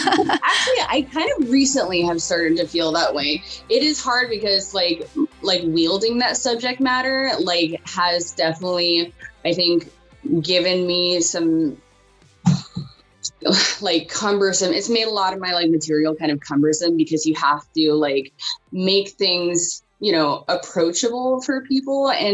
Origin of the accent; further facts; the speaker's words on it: Portland, Oregon, United States; also born or lived in Palo Alto; I was born in Palo Alto, but I've lived here since I was a kid. So I lived in some housing projects in Southwest Portland.